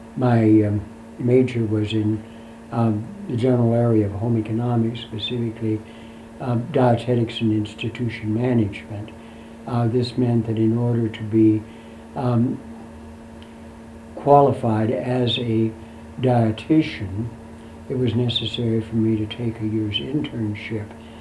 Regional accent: Manhattan, Kansas, United States; Well, I'm not a native Kentuckian. Mm-hmm. I was born in Kansas, mm-hmm. at Manhattan, Kansas, December 5th, 1916, mm-hmm. and I was an only child. I went to elementary school in Manhattan, just three blocks from my home.

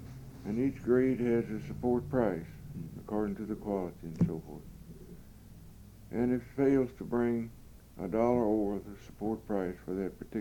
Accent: United States; born there; Well, I was born in Harrison County, mm-hmm. and November the 22nd, 1910.

